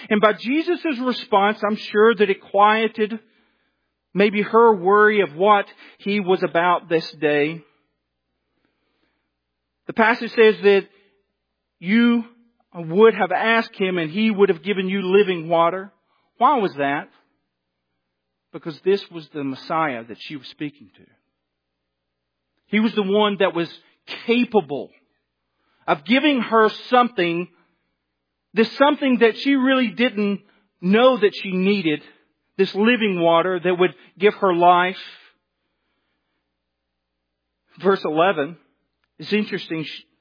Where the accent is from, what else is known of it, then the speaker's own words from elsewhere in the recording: Alabama, United States; I'm from Alabama.